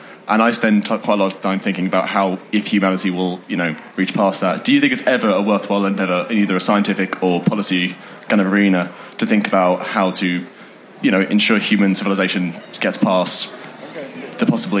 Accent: Bishop's Stortford, East of England, United Kingdom; I'm from Bishop Stortford.

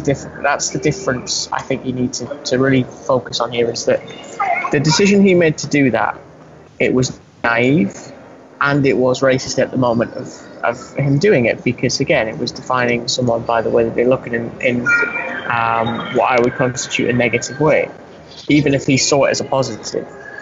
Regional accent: England, United Kingdom; And that might sound very bizarre to us, you and I, speaking as Englishmen, and Nico as an American.

